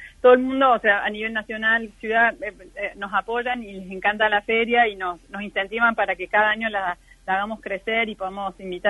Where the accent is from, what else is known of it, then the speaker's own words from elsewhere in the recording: Córdoba, Argentina; yo soy cordobesa